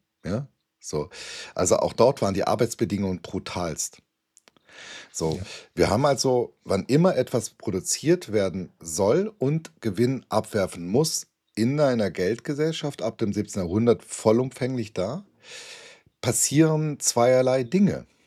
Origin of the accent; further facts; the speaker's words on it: Baden-Württemberg, Germany; now in Dresden, Germany; Also ich komme ja ursprünglich aus Schwaben, lebe jetzt in Dresden, wir sind ja beides Ostdeutsche, ja, jetzt geworden, Wahlsachsen